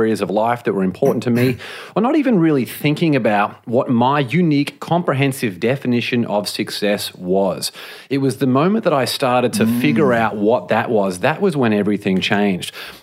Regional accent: Australia; So yeah, I grew up in Australia

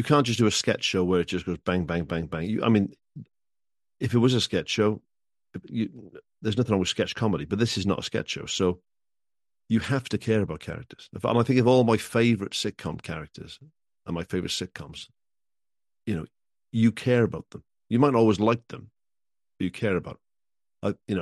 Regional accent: Wales, United Kingdom; now in Cardiff, United Kingdom; I grew up in Wales, but I lived all over the place, but I grew up in Wales, went to school in Wales, my first job's in Wales, got married in Wales, I live in Wales now, you know, and I love Cardiff.

